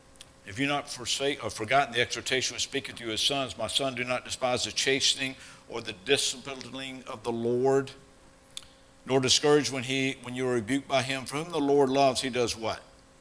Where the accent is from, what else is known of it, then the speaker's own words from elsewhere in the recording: the South, United States; So I'm like, I'm from the South, I like conversations.